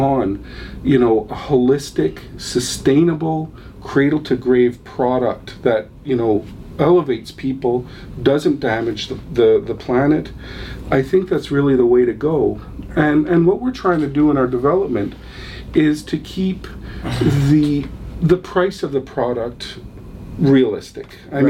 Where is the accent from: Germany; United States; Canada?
Canada; Montreal, Quebec; born there; also born or lived in Ontario, Canada; I was born in Montreal, but I worked in Ontario quite a bit after we got back from Africa.